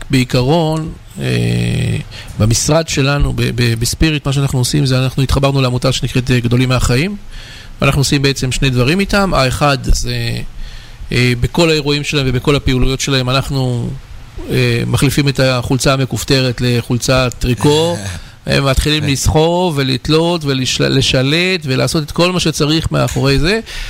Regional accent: Kfar Azar, Central District, Israel; born there; בנו בכפר עזר, שזה מקום הולדתי, כפר

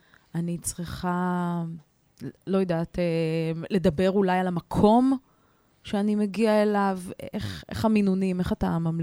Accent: Haifa, Haifa District, Israel; אני מחיפה, נשואה, ויש לי 3 ילדים.

